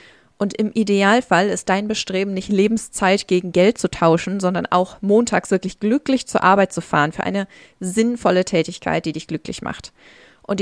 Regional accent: Brandenburg, Germany; moved away as an adult; also born or lived in Ireland; 34, aufgewachsen in Brandenburg und bin mit 18 nach dem Abi nach Irland ausgewandert.

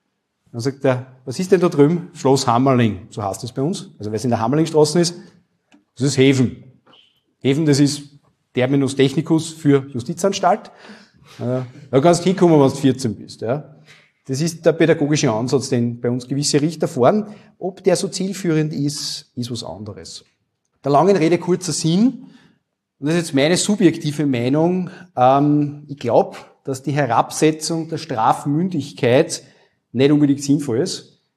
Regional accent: Wels, Upper Austria, Austria; ich komme aus Wels, Oberösterreich

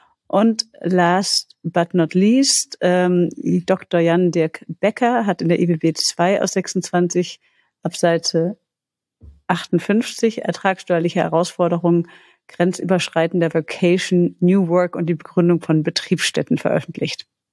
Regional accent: Rhineland, Germany; Ich mache mir wahrscheinlich gleich unbeliebt, wenn ich sage, auch als Rheinländer.

